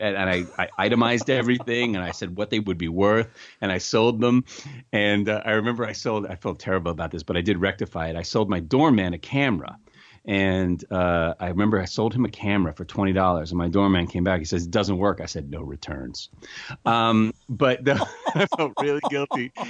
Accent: New York City, New York, United States; And I grew up in New York City.

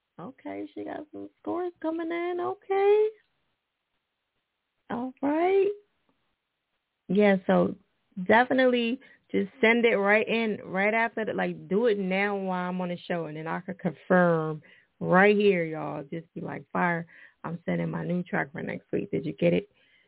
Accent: Boston, Massachusetts, United States; Because I love me some Boston people. You know, they're like, that. I'm from Boston.

